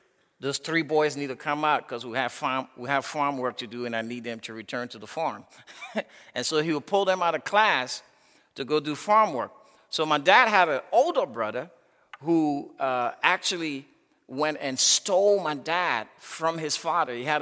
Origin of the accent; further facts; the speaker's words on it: Liberia; if we had gangs back in those days, growing up in Liberia, I probably would have been a gang leader.